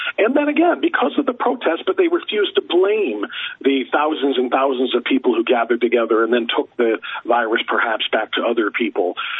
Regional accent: Ohio, United States; here in my home state of Ohio

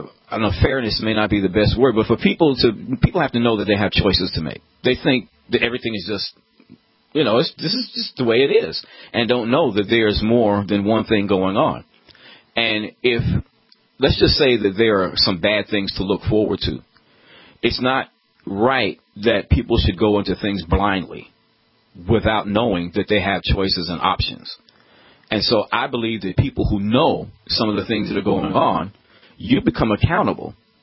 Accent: United States; And I want, as both a Christian and a pastor, and then thirdly, as an American

